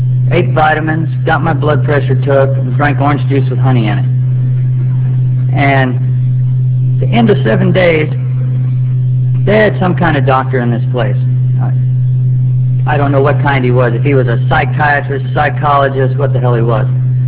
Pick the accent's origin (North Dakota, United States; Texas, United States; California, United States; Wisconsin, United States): Texas, United States; And I'm from the South. I'm from Texas.